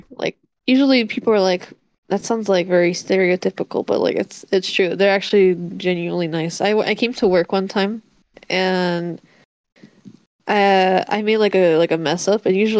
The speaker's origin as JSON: {"language": "English", "country": "Canada", "said": "I'm Canadian."}